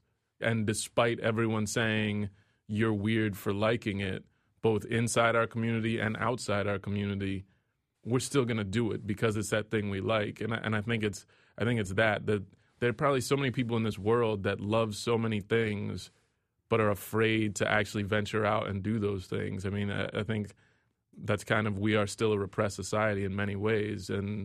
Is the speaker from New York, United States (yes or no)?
no; Texas, United States; also born or lived in North Carolina; I grew up in Texas and I lived in North Carolina for a while